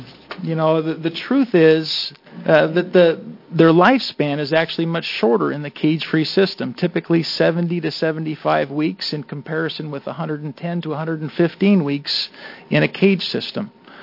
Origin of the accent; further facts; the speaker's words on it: Molalla, Oregon, United States; I am from Molalla, Oregon.